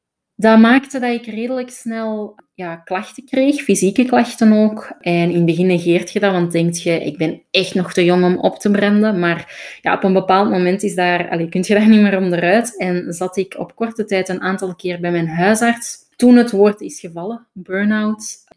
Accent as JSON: {"language": "Dutch", "region": "Antwerp", "country": "Belgium", "lives_now": "Amsterdam, Netherlands", "said": "ik ben van Antwerpen. Ik ga proberen redelijk AN te praten, maar ik kan dat niet helemaal verstoppen. Dus je zult af en toe zeker horen dat ik van Antwerpen ben. Maar ik woon sinds maart dit jaar, sinds de lockdown, bij mijn vriend in Amsterdam."}